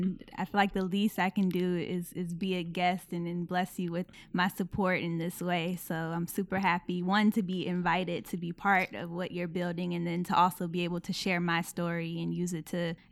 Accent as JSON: {"language": "English", "town": "Atlanta", "region": "Georgia", "country": "United States", "tie": "born or raised there", "said": "I grew up in Atlanta. I'm of Jamaican heritage. Very proud of that. Very much a around the way girl, love my city."}